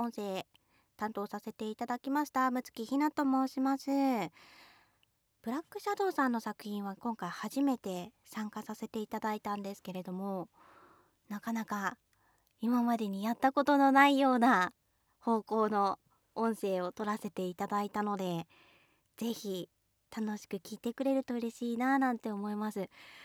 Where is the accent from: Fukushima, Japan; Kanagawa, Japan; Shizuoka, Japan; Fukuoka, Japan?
Fukushima, Japan; 福島出身ですが、5年間長いようで短いですが